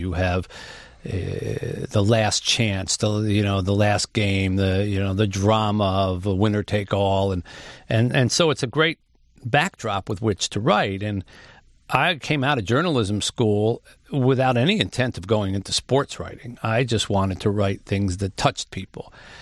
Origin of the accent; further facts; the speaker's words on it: New Jersey, United States; I was raised in South Jersey, just outside of Philadelphia. I was blessed with a mother and a father who didn't come from much. They were children of immigrants, but they believed in family.